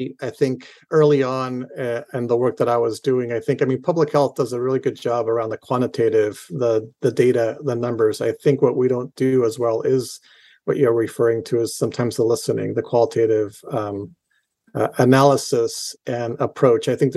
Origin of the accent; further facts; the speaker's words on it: Chile; moved away; I'm an immigrant from Chile. I came and I left Chile during the 70s with my family during a time of political strife.